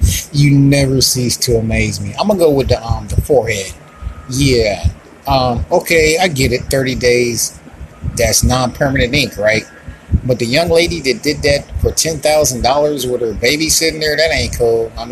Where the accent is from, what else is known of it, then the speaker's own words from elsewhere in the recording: North Carolina, United States; One-time prostitution, and I'm from North Carolina.